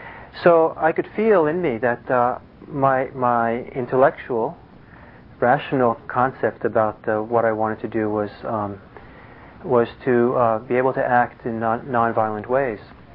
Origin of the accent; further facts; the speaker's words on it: Italy; And I remember also when I was growing up in Italy in the 60s, hearing lots of stories of people who lived through World War II